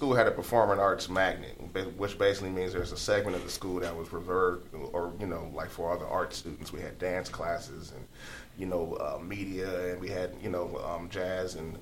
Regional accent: Los Angeles, California, United States; I'm a Valley boy slash LA boy. You know, I was born in South Central LA.

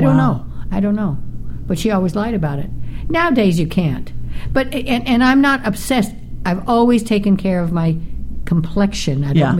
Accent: Las Vegas, Nevada, United States; Well, and the thing is, I grew up in Las Vegas. I mean, you know, my father had the Thunderbird Hotel

